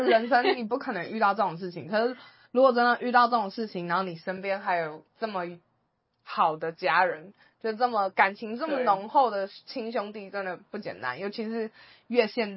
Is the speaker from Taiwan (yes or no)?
yes; Taiwan; Sorry， 我是台湾人，所以 I don't care。